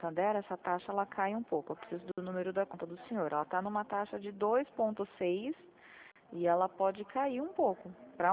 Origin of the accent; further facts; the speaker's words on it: São Paulo, Brazil; Eu sou de São Paulo.